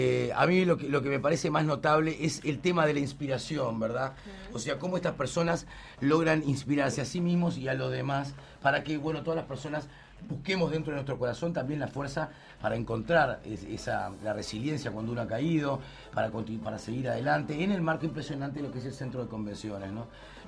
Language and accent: Spanish; Uruguay; como uruguayo